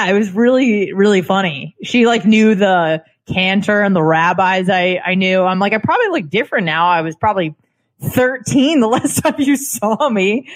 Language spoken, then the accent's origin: English; San Diego, California, United States; also born or lived in Santa Barbara; She goes, "I'm from San Diego." And I'm like, "I'm from San Diego."